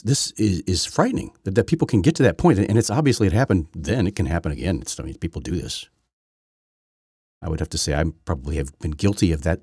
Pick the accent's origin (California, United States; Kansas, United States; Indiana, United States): Indiana, United States; I should know. I'm from Indiana.